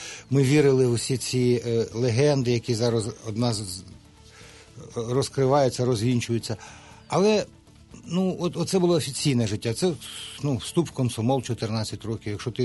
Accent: Kyiv, Ukraine; от я ж киянин, я уроджений киянин, я тут народився і виріс, і все. У мене дуже багато Києва.

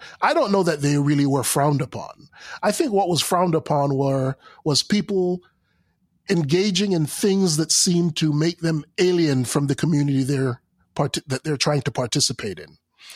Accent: Jamaica; Earlier than that scene, where even though in Jamaica, growing up in Jamaica, books were hard to come by.

